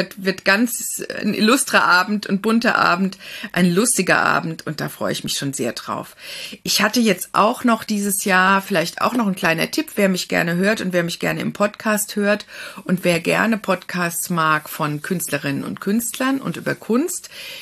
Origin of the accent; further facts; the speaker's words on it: Kaiserslautern, Rhineland-Palatinate, Germany; In meiner Heimatstadt Kaiserslautern.